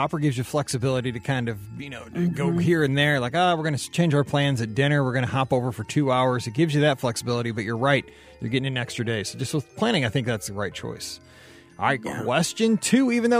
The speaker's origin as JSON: {"language": "English", "town": "Buffalo", "region": "New York", "country": "United States", "tie": "born or raised there", "also_born_or_lived": "Minnesota", "lives_now": "California, United States", "said": "I grew up in Buffalo, New York, and Minnesota, and actually prefer Minnesota lakes to the California sunshine."}